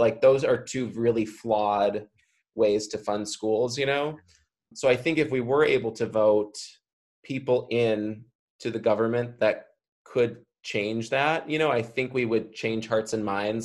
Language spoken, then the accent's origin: English; Chicago, Illinois, United States; I grew up in a middle class, upper middle class suburb in Chicago, like my hometown is still probably 90%+ white.